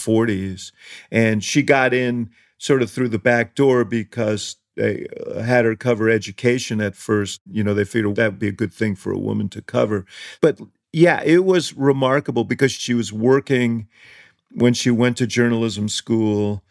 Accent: New York, United States; I grew up in Stuyvesant Town, New York. Now it's like luxury rental. Then it was an austere housing development built for returning war veterans.

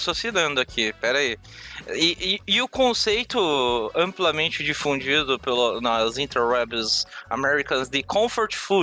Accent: Curitiba, Paraná, Brazil; Eu sou natural de Curitiba.

